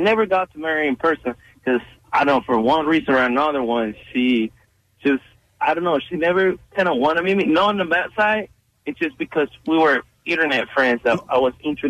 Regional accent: Venezuela; moved away; Well, we're from Venezuela. And then we kind of separated ways because I had to move out of the country for, you know, economic reasons and stuff.

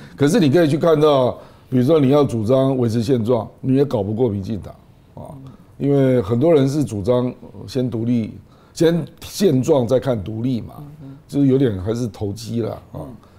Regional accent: Taiwan; born there; 比如说我生在台湾啊，我当然是台湾人啊

